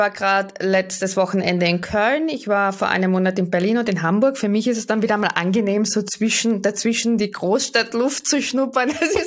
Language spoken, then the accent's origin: German; Carinthia, Austria; Ich komme aus dem Süden Österreichs vom Wörthersee.